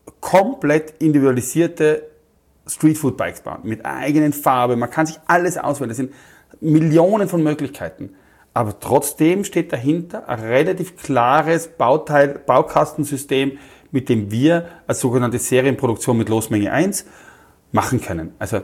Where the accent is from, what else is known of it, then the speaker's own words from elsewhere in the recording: Austria; ich bin aus Österreich, wir suchen so jemanden